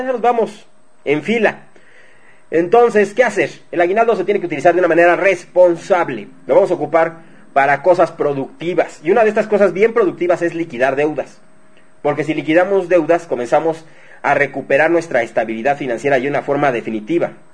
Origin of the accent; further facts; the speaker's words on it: Mexico; No tenemos que despilfarrar porque así somos los mexicanos, ¿a poco no?